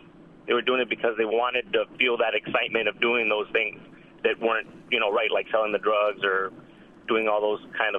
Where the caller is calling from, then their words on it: Phoenix, Arizona, United States; Yes, I'm calling from Phoenix.